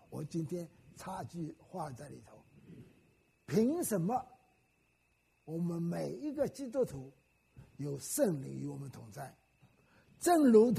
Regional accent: Wenzhou, Zhejiang, China; also born or lived in Shanghai; 我是温州人，我是生在上海，我老家爸爸是温州人，后来我就到温州去了啊，逃难，就是抗战的时候逃难，逃到温州去，那时候还小啊，逃到温州去。

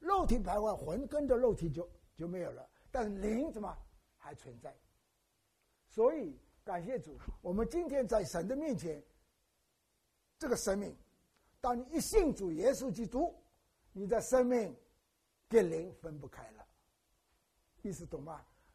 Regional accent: China; 我们中国人说平安就是什么，就是福

